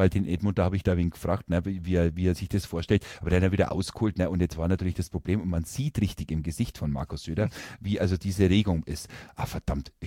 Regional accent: Bavaria, Germany; bei uns jetzt hier in Schwaben, wo ich ja verortet bin und wo ja meine Heimat ist und wo ich wohne.

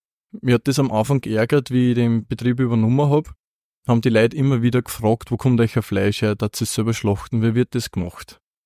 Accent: Böheimkirchen, Lower Austria, Austria; Wir kommen aber ursprünglich aus Böhmheimkirchen, aus Niederösterreich.

